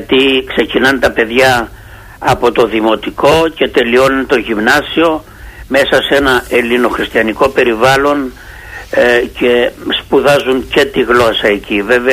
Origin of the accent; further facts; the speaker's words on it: Greece; born there; moved away; είχαμε εμείς που γεννηθήκαμε στην Ελλάδα.